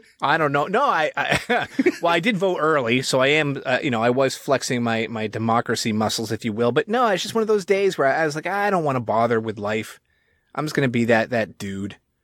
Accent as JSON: {"language": "English", "region": "New England", "country": "United States", "said": "I happen to be a transplant in your fine state of Texas, and I'm originally from New England"}